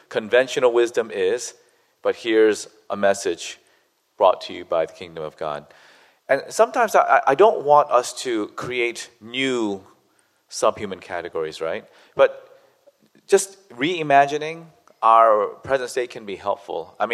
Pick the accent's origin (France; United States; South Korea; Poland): South Korea; English is a second language; In my home country of Korea, there is an epidemic of Korean people getting eyelid surgery